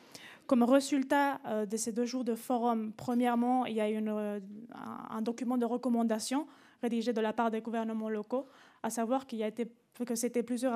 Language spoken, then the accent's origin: French; Spain; étant donné que je suis espagnole.